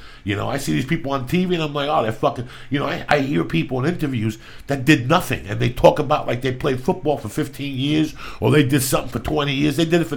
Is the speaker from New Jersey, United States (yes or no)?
yes; New Jersey, United States; I'm from Jersey, but bad boy of Jersey. I don't say nothing about Jersey.